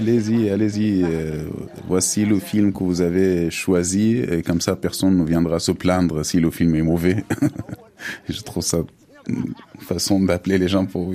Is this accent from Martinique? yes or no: no; Sudan; moved away; a vécu à la capitale, j'avais jamais vu de projection au Soudan dans mon enfance, même. Jusqu'au que j'ai quitté le Soudan, je n'avais jamais assisté à une projection.